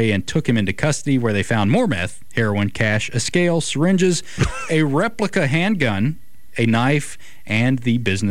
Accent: Tennessee, United States; this time in my home state of Tennessee, where some crazy stuff goes down.

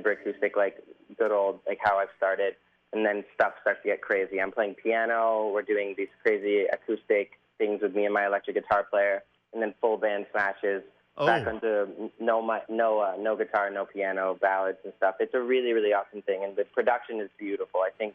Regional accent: Canada; I'm Canadian.

